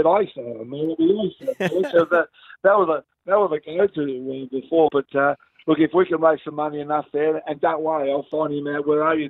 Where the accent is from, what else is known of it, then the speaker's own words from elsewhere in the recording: Hawthorn, Victoria, Australia; as a young fellow, I was born and bred in Hawthorne